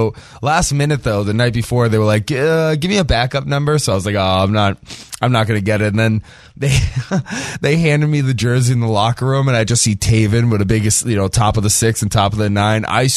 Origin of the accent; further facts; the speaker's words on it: New Hampshire, United States; You know, I grew up in New Hampshire, so we don't have the marathon day off like they do down here.